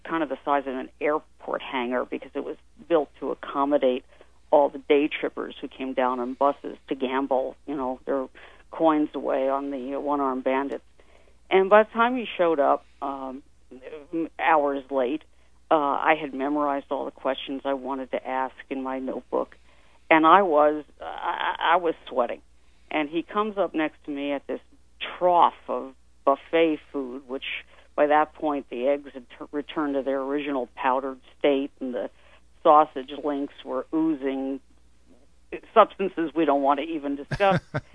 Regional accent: New York, United States; You know, growing up in New York in the 50s, you had to have a guy, and it was going to be Willie or Duke or the Mick.

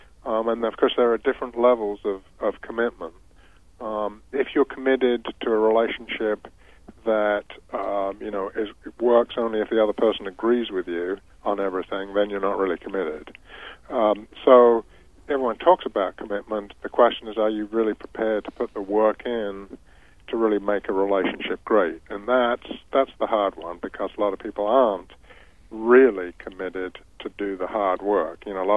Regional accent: England, United Kingdom; now in Hilton Head Island, United States; Well, I come from England originally, as you can probably tell. But I've been here, and here is actually Hilton Head Island, South Carolina. I've been here for 25 years.

